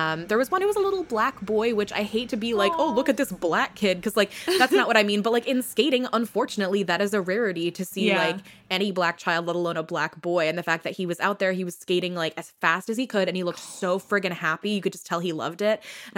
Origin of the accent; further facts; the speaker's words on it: United States; Like the Korean style of contemporary skating costumes, even though I'm American.